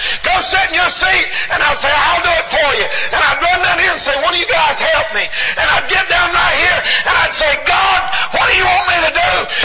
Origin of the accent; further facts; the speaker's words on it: Marion, United States; born there; I was born as a little baby. I think I was born in Marion Hospital, the old Marion Hospital up here.